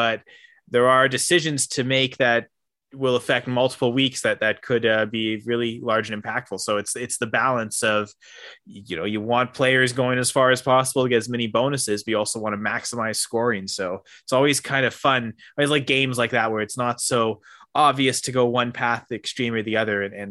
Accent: Canada

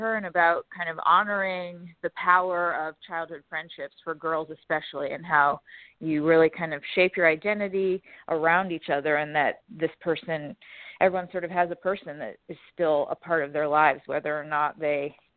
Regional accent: New Jersey, United States; Sure. Well, I grew up in New Jersey, and my first childhood best friend was a girl named Ashley

